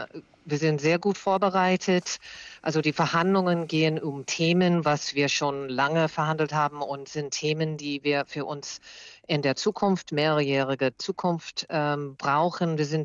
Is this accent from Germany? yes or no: yes; Germany; auch hier bei uns in meinem Heimat in Deutschland